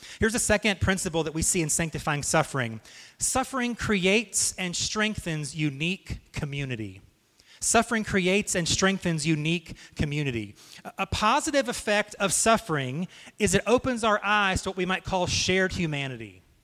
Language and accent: English; United States; but as an American, I felt attacked.